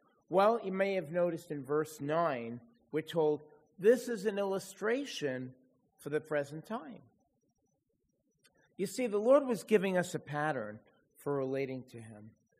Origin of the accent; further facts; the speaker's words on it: New York, United States; when I was growing up in Judaism as a child in New York